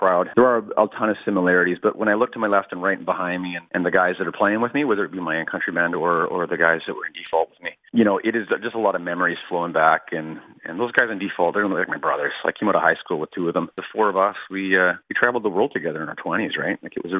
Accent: British Columbia, Canada; I'm just going to concentrate on playing shows in my hometown or my home country and going to see these new towns that I've never been to. And yeah, man, like I said, I'm a really proud Canadian.

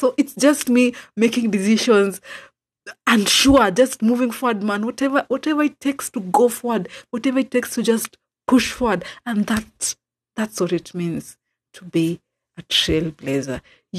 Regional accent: Kisumu, Kisumu County, Kenya; I'm a podcaster from Kisumu.

